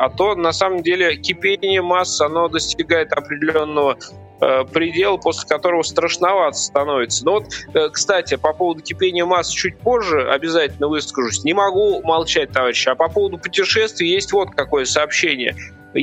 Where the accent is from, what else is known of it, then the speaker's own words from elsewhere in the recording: Sormovo, Nizhny Novgorod Oblast, Russia; now in Moscow, Russia; сегодня я не из Москвы, сегодня я в путешествии на малой родине, в Сормове.